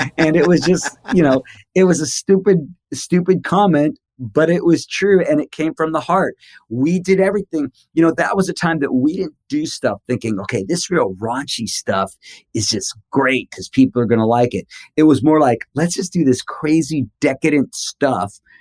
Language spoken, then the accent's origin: English; United States; I grew up with in America, we had like Captain Kangaroo and Mr. Rogers and Sesame Street.